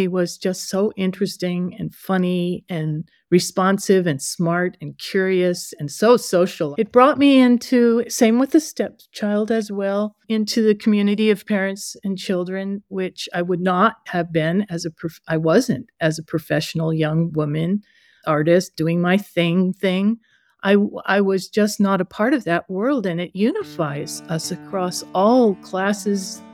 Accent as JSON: {"language": "English", "region": "California", "country": "United States", "said": "she's from Wyoming and I'm from California."}